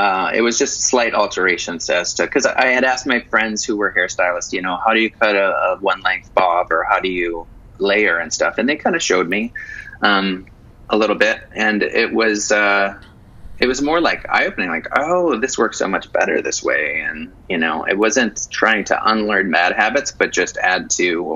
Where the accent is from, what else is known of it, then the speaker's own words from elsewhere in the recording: Wisconsin, United States; moved away as an adult; And then, so I was stationed in California for a year, and I kind of liked, growing up in Wisconsin too, you kind of idolize California as being a paradise with beaches and, you know, swimming pools and movie stars.